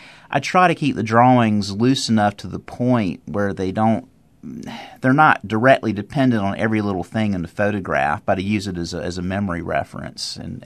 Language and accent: English; Charlotte, North Carolina, United States; born there; also born or lived in Greenville; Yes, I was born in Charlotte. I went to East Carolina and Greenville for art school, and I lived there a long time, so I feel like I'm from Greenville really more than anywhere else.